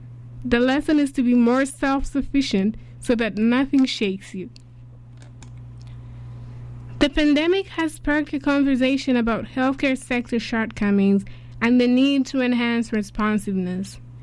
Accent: Tanzania; now in Canada; I started comparing the treatment options with that of my home country, Tanzania.

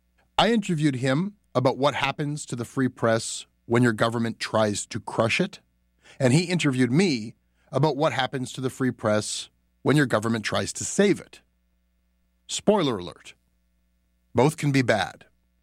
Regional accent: Canada; as a Canadian who consumes a lot of American media

